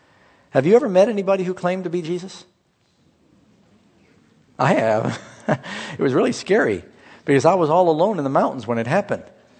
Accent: California, United States; You know, I'm from California, and not far away is where Jim Jones had his temple.

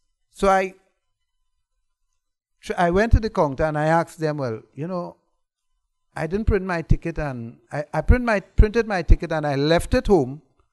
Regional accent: Trinidad & Tobago; I'm from Trinidad, so you have to multiply that by 7.

